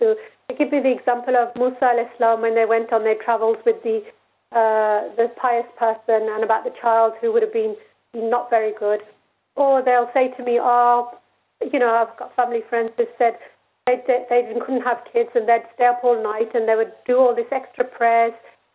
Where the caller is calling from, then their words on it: Birmingham, West Midlands, United Kingdom; and I'm phoning from Birmingham.